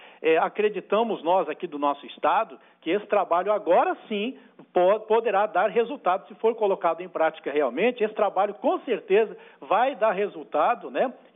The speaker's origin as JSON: {"language": "Portuguese", "region": "Mato Grosso do Sul", "country": "Brazil", "said": "nós também que somos aqui do estado de Mato Grosso do Sul, isso nos preocupa"}